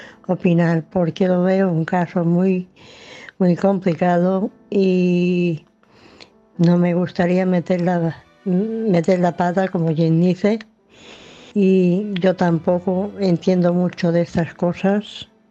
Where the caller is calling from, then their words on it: Balearic Islands, Spain; de Mallorca.